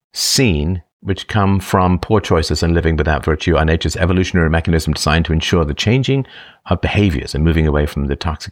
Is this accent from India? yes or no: no; England, United Kingdom; But, I mean, growing up in England as part of the lower class, I can tell you